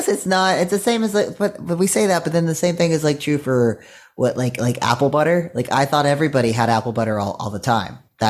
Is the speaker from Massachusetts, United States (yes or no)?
no; West Virginia, United States; I grew up in West Virginia